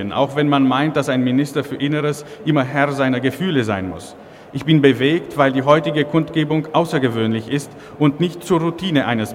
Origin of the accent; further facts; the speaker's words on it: Transylvania, Romania; Ich stamme auch aus Siebenbürgen, so wie Sie